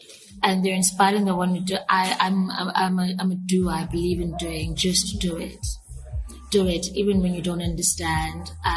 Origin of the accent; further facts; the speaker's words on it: Umlazi, KwaZulu-Natal, South Africa; because I was raised in Mlazi. You know, I'm from here